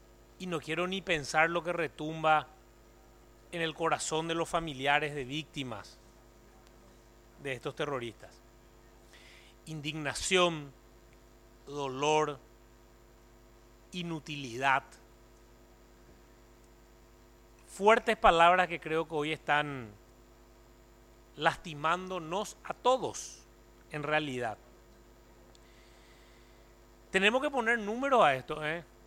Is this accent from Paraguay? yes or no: yes; Paraguay; Nos tiene que hacer dar cuenta como paraguayos que es momento de un cambio.